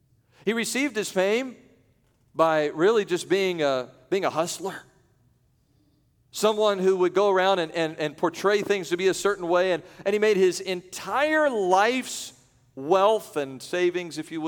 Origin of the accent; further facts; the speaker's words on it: United States; as an American, I just like to see our team win